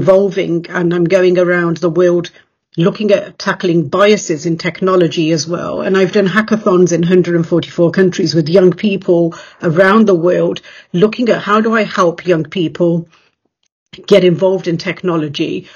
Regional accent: England, United Kingdom; like I've been born and raised in England more than five decades ago, and things were very different.

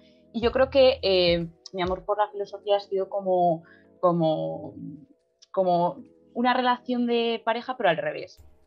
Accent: Madrid, Community of Madrid, Spain; Pues yo también soy de Madrid, soy de un barrio que se llama Tetuán, que está en el norte de Madrid, pero lo llaman el sur del norte.

